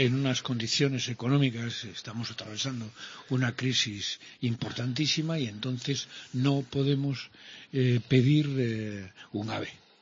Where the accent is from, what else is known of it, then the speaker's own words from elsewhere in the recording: Spain; soy español normal, que yo no digo que sea español de primera, de segunda, de tercera. Soy español normal.